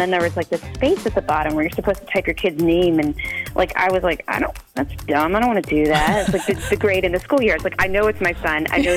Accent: Madison, United States; Okay. Well … I'm from Madison.

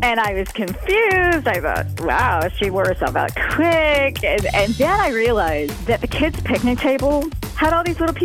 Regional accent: Fitchburg, United States; and I'm from Fitchburg.

